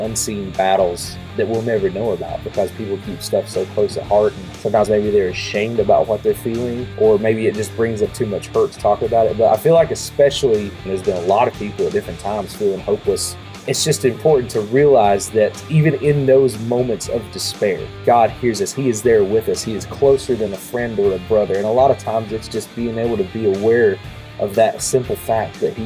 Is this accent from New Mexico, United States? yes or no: no; North Carolina, United States; Man, I was born into it. I mean, like, I am from North Carolina, and, you know, some of my fondest childhood memories, we would go to my grandparents after church on Sundays and just spend the afternoon, and the race was on.